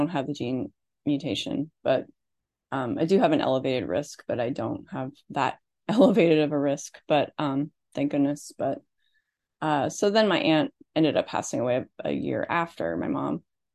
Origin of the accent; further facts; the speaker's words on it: Midwest, United States; I grew up in the Midwest in an Irish Catholic family and went to Catholic school and all that fun stuff.